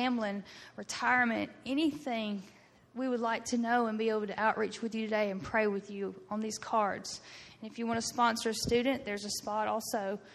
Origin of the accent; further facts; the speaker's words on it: El Dorado, Arkansas, United States; Actually, I'm from Eldorado, Arkansas. Grew up in church home.